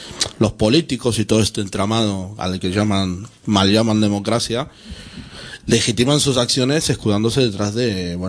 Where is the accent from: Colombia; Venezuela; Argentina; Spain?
Argentina; yo como buen argentino, como carne